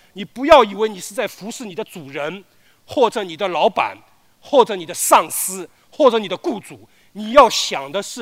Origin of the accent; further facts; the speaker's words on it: China; 但下一代我们中国人的文化都完了